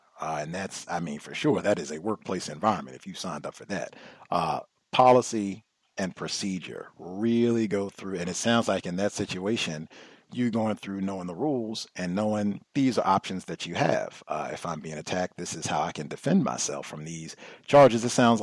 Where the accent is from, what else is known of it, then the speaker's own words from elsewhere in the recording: New Orleans, Louisiana, United States; from the New Orleans area or born in the New Orleans, Louisiana area, to be stationed there. This is my hometown, as they say. My folks, my people, my family's here, friends, people that I care about.